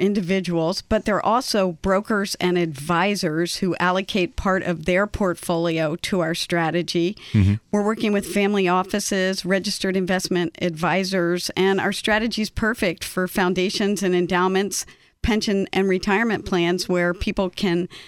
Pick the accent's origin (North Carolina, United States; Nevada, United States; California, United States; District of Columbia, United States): District of Columbia, United States; Washington; also born or lived in Montgomery County, Maryland / Howard County, Maryland; Well, I'm a native Washingtonian. I'm a University of Maryland grad, and I've lived in Montgomery County, Howard County, and I currently reside in Northern Virginia.